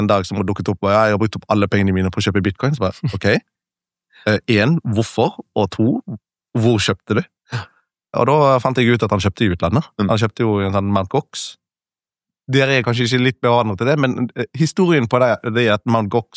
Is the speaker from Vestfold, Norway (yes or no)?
no; Bergen, Vestland, Norway; now in Oslo, Norway; Jeg flyttet jo fra Bergen, du hører litt på dialekten min. Jeg flyttet litt fra disse 270 regnværsdagene til Østlandet